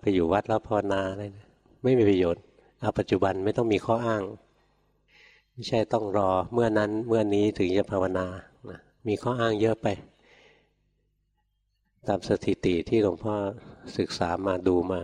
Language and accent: Thai; Bangkok, Thailand; เสียงแมลงนะเราคนกรุงเทพไปนอนไม่หลับเลย